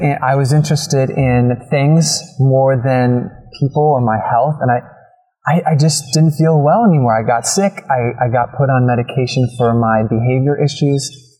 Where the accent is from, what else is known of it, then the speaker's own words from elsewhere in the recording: New Jersey, United States; I grew up in the Garden State of New Jersey